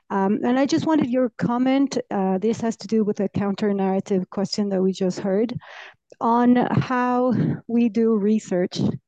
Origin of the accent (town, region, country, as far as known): Mexico